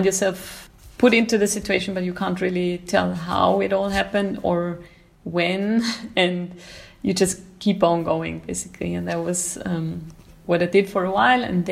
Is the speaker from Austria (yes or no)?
yes; Austria; I am from Austria and I was mostly working and living in Austria, but I changed and moved quite a lot of times actually in Austria